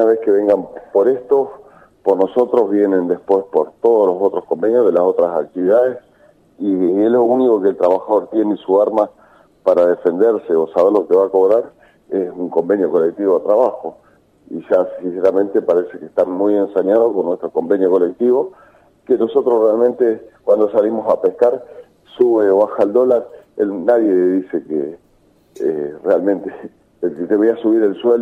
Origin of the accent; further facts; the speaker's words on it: Argentina; Y lo que más duele como argentino, como siempre lo digo